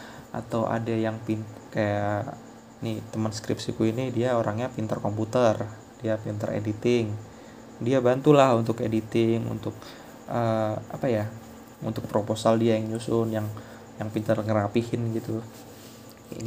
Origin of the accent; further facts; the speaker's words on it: Java, Indonesia; kita orang Jawa yang keras gitu loh.